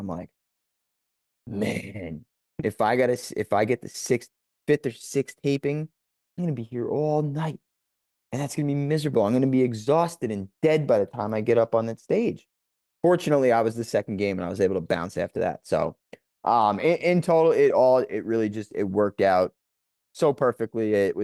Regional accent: New Jersey, United States; I'm from New Jersey. This is a very weird area code that you're texting me from.

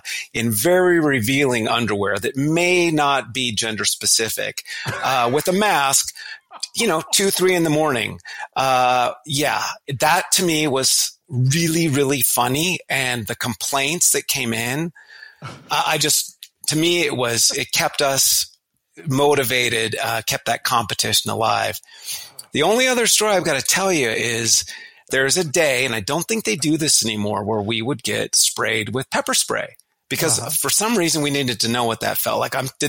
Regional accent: Portland, Oregon, United States; I'm back in my hometown of Portland, Oregon, again

